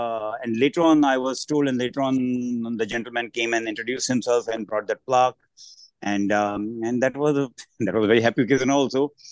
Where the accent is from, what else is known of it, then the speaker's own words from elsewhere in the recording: India; moved away as an adult; now in United States; I grew up in India. I came to this country in 2001, and I came to in this area that was in Ohio, and then this area in Maryland in about 2004